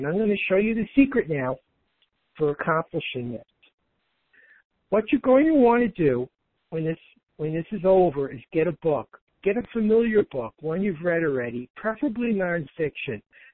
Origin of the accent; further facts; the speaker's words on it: Brooklyn, New York, United States; now in Texas, United States; I grew up in Brooklyn. That word's pronounced properly. It's pronounced dog. Now, where I live in Texas, they call it a dog.